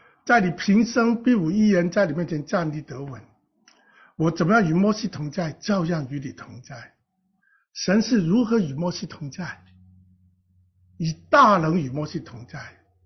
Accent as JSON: {"language": "Chinese", "region": "Guangdong", "country": "China", "accent": "Cantonese", "said": "我在说人比人我们广东话是比死人"}